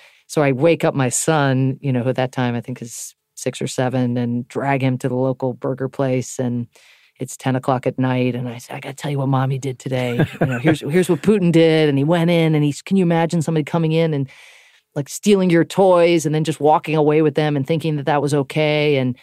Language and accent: English; Ireland; Being Irish, I have an awful lot of alcoholism, unfortunately, in my family